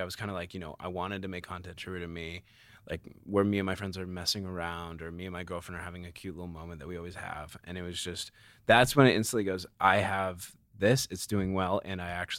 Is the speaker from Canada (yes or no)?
no; Carlsbad, California, United States; I'm from Carlsbad, which is like in San Diego.